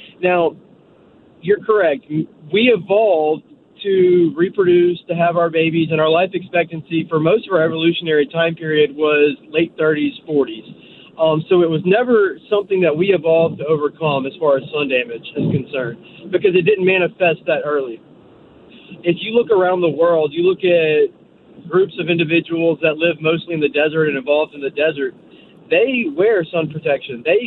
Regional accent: Louisiana, United States; Not related. No, okay. So we're all from North Louisiana.

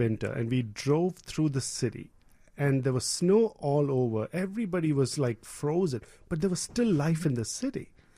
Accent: India; moved away as an adult; also born or lived in Mississippi; now in United States; My wife and I are Indians. We came in from India. We were in Mississippi

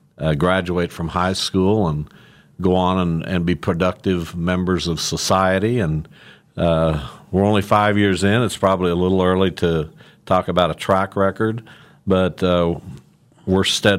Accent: Derby, Kansas, United States; I grew up in Derby. I moved there with my family when I was 2 years old and graduated from Derby High School in 1973 and loved that community, loved its small-town nature at the time.

